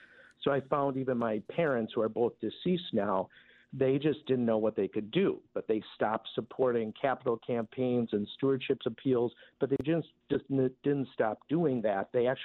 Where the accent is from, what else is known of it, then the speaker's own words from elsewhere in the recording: Wisconsin, United States; other people in the community where I grew up in Ozaukee County.